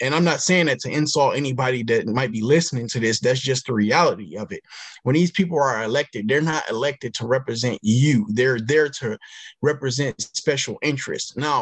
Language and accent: English; Michigan, United States; like how they did in my home state up in Michigan